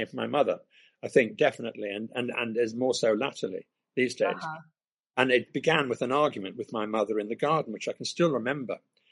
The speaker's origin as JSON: {"language": "English", "town": "Kampala", "region": "Central Region", "country": "Uganda", "tie": "born or raised there", "said": "Eventually had a bicycle and roamed all over Kampala."}